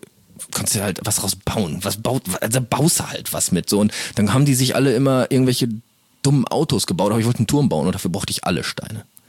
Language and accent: German; North Rhine-Westphalia, Germany; Kommen wir aus dem Pott, ne?